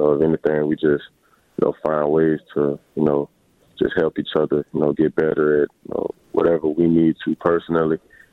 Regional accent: Tuscaloosa, Alabama, United States; Yeah, it's very hard to do, you know, just being a local kid

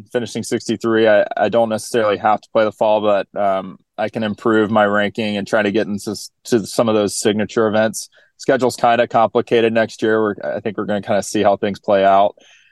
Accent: North Carolina, United States; now in Sea Island, United States; but I grew up in North Carolina. We played a lot of junior golf together.

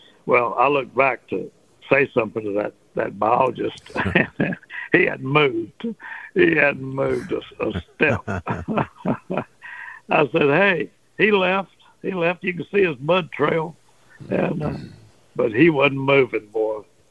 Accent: Port Arthur, Texas, United States; I grew up in Port Arthur, and we saw a lot of alligators over

